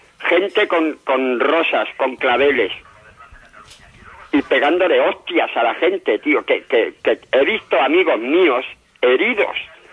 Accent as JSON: {"language": "Spanish", "town": "Esplugues de Llobregat", "region": "Catalonia", "country": "Spain", "said": "Lo que estamos haciendo aquí en Esplugas, yo soy de Esplugas"}